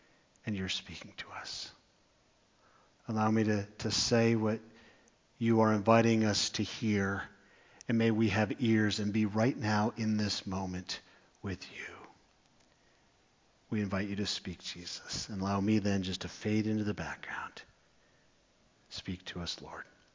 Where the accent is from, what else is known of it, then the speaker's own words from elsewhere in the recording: Wisconsin, United States; I grew up in Wisconsin where we're pretty quiet and reserved